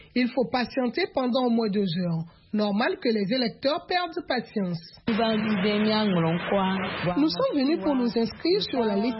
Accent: Togo; C'est important qu'en tant que Togolaise, je dois avoir ma carte d'électeur

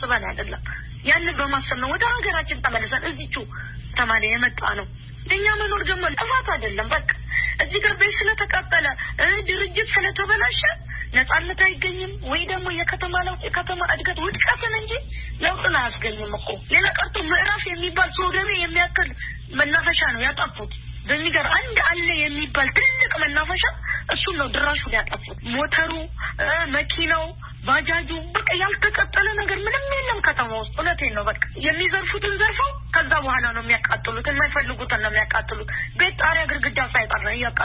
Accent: Dera, Oromia, Ethiopia; ተወልጄ ያደኩት እዛው ነው።

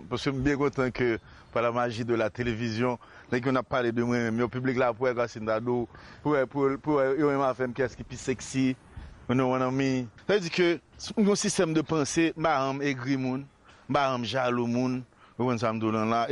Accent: Haiti; Mon cher, moi même c'est d'abord haïtien. Donc … je suis haïtien

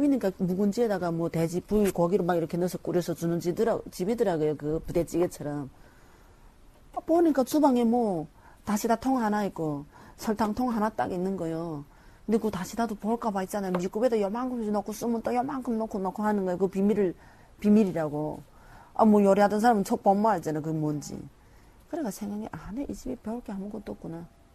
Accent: North Korea; moved away; 면접 볼 때 나를 북한에서 왔다 그러면 자기 안 받았대요.

